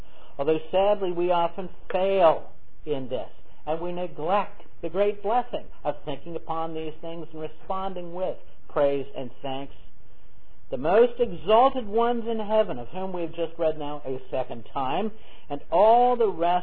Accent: Cincinnati, Ohio, United States; When I was growing up in Cincinnati in a Presbyterian church there

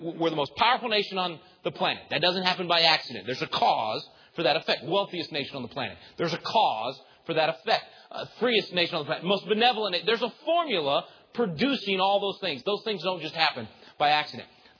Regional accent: Texas, United States; Well, look, I'm a Texan. I know what bragging is.

